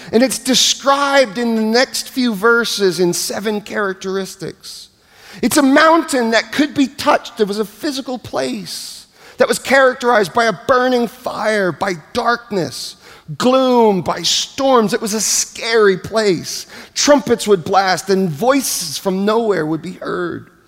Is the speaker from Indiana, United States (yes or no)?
no; New York City, New York, United States; You know, I grew up in New York City going to all kinds of places to watch live music